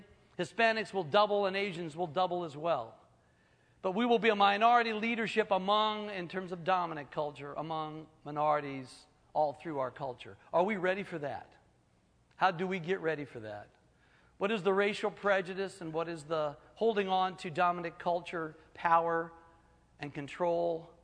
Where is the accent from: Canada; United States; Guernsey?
United States; Alexandria, Virginia; I grew up in Northern Virginia, in Washington, D.C., actually in Old Town Alexandria. A very nice place.